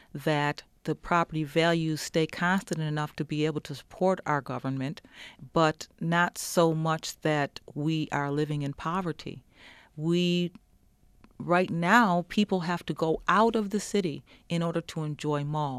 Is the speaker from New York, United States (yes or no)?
yes; Batavia, New York, United States; Well, we're from Batavia, Leroy, Avon, Pavilion, that area. And my mother moved us to the city because there was more job opportunities here. I love the country.